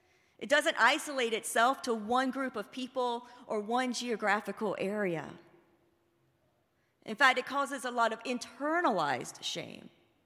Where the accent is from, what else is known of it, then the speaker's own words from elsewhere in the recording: Greenville, South Carolina, United States; Like I said, I'm from Greenville, South Carolina, home to Bob Jones University.